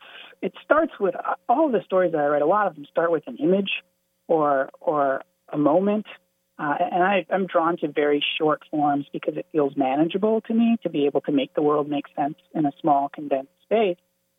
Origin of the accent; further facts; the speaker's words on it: Winona, Minnesota, United States; also born or lived in Appleton, Wisconsin; I was born in the Fox Cities of Wisconsin, Appleton, Wisconsin area. And my family moved to Winona, Minnesota when I was, I think, in middle school.